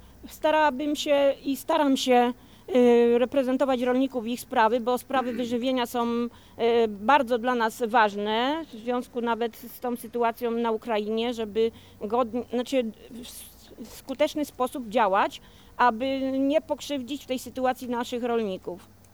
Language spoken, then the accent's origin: Polish; Warta, Łódź Voivodeship, Poland; Od młodych lat byłam związana z gospodarstwem, pracą w gospodarstwie. Pierw u rodziców pochodzę z Warty, później w gospodarstwie babci, następnie z mężem dalej prowadziliśmy, rozwijaliśmy.